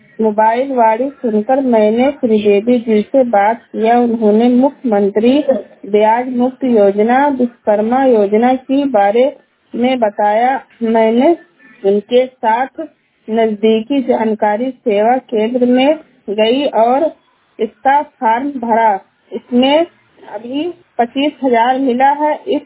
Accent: Balrampur, Uttar Pradesh, India; और हम हरैया सबघरवा बलरामपुर से हूँ।

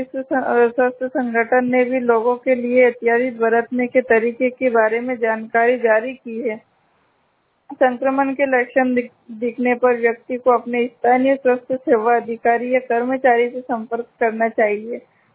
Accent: Biaora, Madhya Pradesh, India; मैं ब्यावरा जिला राजगढ़ से हूँ।

